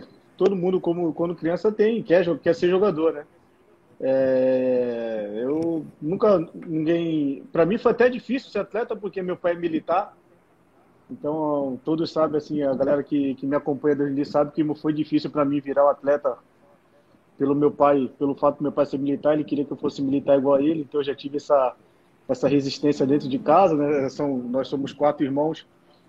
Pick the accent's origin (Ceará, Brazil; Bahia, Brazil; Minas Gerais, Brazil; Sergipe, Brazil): Bahia, Brazil; Salvador; also born or lived in Rio de Janeiro; Eu só nasci no Rio, né? Eu me considero mais baiano do que carioca, porque eu fui